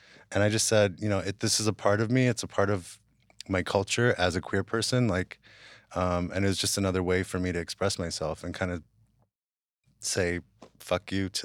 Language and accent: English; West Hollywood, California, United States; also born or lived in Hawaii; Yeah, I mean, I grew up in West Hollywood, basically. I used to go, and I was surrounded by queens and performers and trans people.